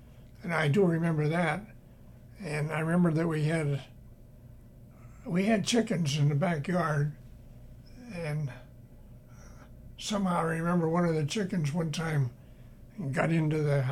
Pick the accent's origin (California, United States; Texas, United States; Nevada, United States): Nevada, United States; Reno; born there; I was born in Reno, Nevada, on February the 2nd, 1917. And at the time, my folks lived on Quincy Street